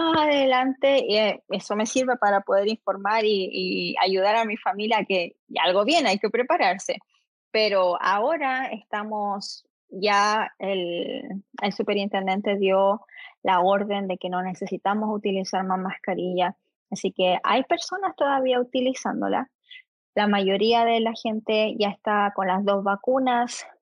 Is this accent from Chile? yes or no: yes; Chillán Viejo, Ñuble, Chile; yo me fui a la universidad desde Chillán Vejana, ahí la cuna de Bernardo Higgins.